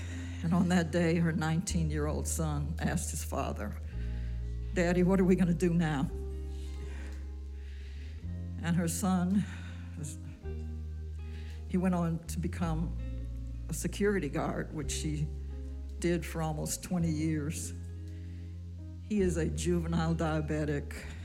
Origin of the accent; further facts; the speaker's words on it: Chicago, Illinois, United States; moved away; because we're from Chicago originally. I came here in 73.